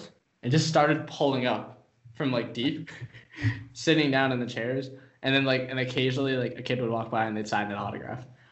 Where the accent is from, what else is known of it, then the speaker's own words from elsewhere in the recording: Maine, United States; Because, you know, we're from Maine.